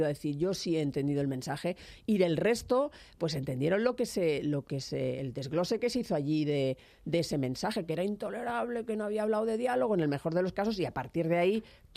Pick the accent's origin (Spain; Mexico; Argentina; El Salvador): Spain; Catalonia; en Cataluña, y os digo, yo soy catalana, tengo familia